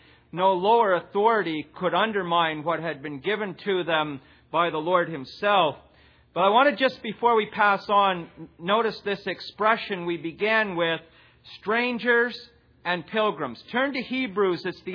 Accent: Canada; As a Canadian citizen, when I stand at an immigration desk, a U.S. immigration desk, the first question they ask me is, what's your citizenship? And I tell them I'm a Canadian.

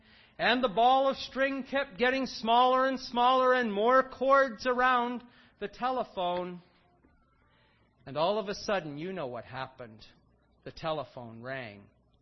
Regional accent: Smiths Falls, Ontario, Canada; When I was growing up in the Smiths Falls, Rita Ferry area of the Ottawa Valley

